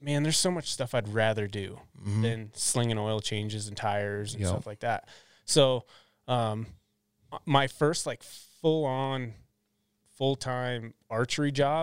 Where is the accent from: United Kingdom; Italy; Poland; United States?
United States; Wisconsin; Essentially, I worked on my own stuff and I worked on friends' stuff growing up in Wisconsin. And then when I moved out here, the first job I had out here wasn't in the archery field